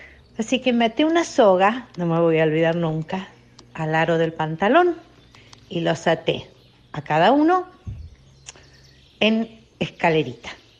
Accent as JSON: {"language": "Spanish", "country": "Argentina", "moved": "as an adult", "said": "Salí de Argentina con Cami de 7 Tony de 6 y Soledad de 5 añitos. Mis padres me iban a acompañar hasta Buenos Aires"}